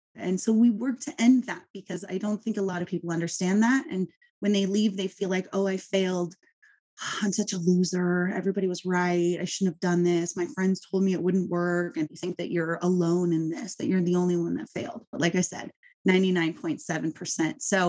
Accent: California, United States; Okay, well, I am a mom from Southern California

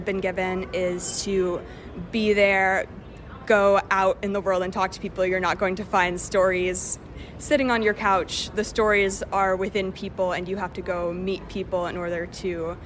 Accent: Morristown, New Jersey, United States; I'm a photojournalism major at RIT, and I'm from Morristown, New Jersey.

